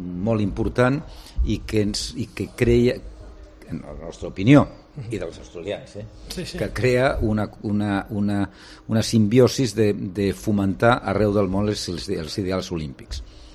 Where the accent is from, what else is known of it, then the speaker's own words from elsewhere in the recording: Barcelona, Catalonia, Spain; now in Madrid, Spain; jo sóc català, barceloní, visc a Madrid des de fa 30 no sé quants anys, per tant, el corazón partido.